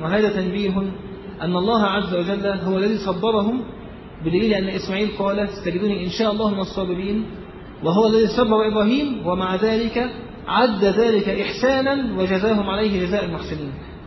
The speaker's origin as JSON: {"language": "Arabic", "country": "Egypt", "said": "شوف الحرب التي توجد الآن في بلدنا مصر"}